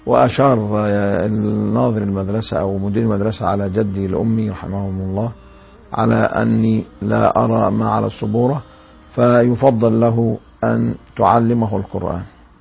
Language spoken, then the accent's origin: Arabic; Dandit, Dakahlia, Egypt; من مواليد قرية دنديت مركز مية غمر، أعمال من أعمال محافظة الدقالية. ولدت في الأول من مارس لسنة 1953 من ميلادي، وظللت بقريتي حتى التحقت بالصف الأول الابتدائي